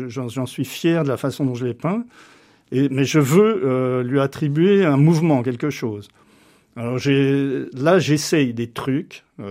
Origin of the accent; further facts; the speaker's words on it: Jura, Switzerland; j'ai passé quasiment toute ma vie dans le Jura suisse. Donc, certains croient que je suis franc-comtois ou belge, je sais pas. Non, je suis suisse d'adoption. Donc j'ai les deux nationalités parce que je suis né quand même à Paris.